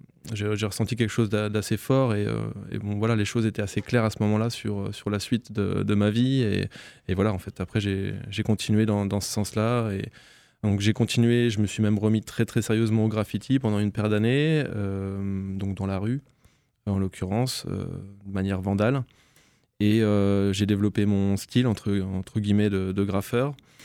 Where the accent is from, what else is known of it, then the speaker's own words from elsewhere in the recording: Épinal, Grand Est, France; now in Nancy, France; Moi, je suis natif d'Épinal. Et ça fait une trentaine d'années que je suis à Nancy. Je suis arrivé quand j'étais adolescent.